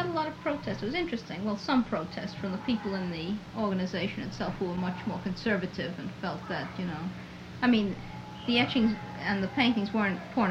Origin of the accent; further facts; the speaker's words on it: New York, United States; I was born and brought up in New York, but I must be the most, or have been, and I suppose remain the most naive person going.